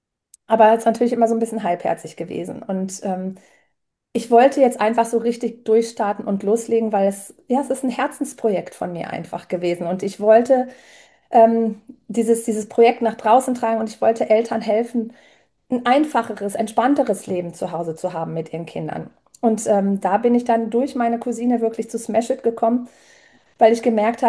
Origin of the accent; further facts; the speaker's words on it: Hesse, Germany; ich komme aus dem Rhein-Main-Gebiet